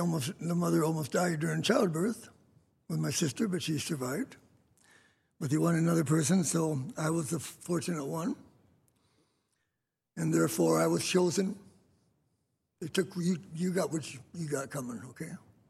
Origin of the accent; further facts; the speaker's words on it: Chicago, Illinois, United States; born there; But November 30th, 1936, I was born in Chicago, Illinois.